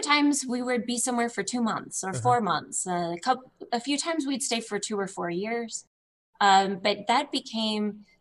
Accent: the West, United States; And I grew up a lot in the West, where a lot of these stories were really interesting to me.

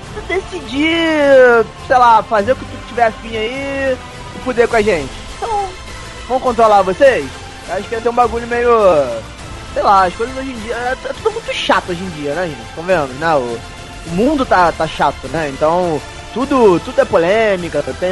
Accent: Brazil; A gente começou o Brasil porque a gente é brasileiro e a gente zoa mesmo.

